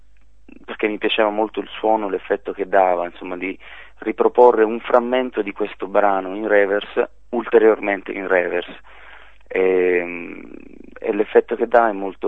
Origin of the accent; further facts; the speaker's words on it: Sicily, Italy; moved away as an adult; Io sono cresciuto in Sicilia fino a 20 anni, no, fino ai 25 sono stato giù